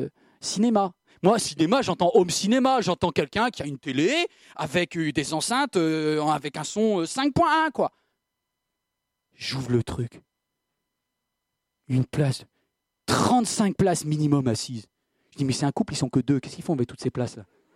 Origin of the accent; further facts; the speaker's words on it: France; J'aime bien tout contrôler, je suis français.